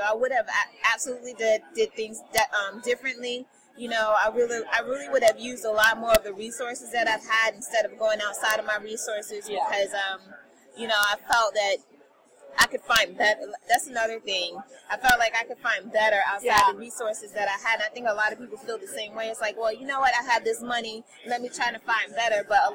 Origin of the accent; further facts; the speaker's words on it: South Carolina, United States; You know, I put on a campaign down where I'm from South Carolina